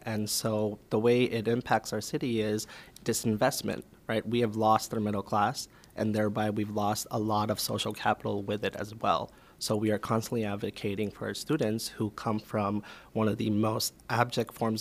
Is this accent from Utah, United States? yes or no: no; California, United States; I mean, I'm from California, so the corporate tax structure is not as nice than Texas.